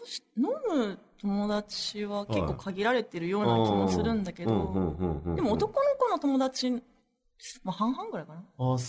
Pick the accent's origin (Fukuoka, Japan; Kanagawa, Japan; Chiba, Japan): Fukuoka, Japan; 私福岡に住ん、ね、福岡とか博多っ子なんだけど、